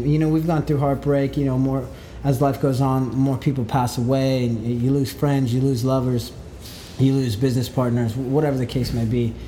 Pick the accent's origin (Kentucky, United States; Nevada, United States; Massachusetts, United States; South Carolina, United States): Nevada, United States; Las Vegas; You know, we're from Vegas, so gambling's a thing.